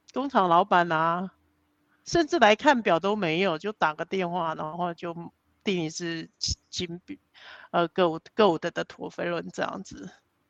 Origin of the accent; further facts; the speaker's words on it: Taiwan; 觉得我是台湾人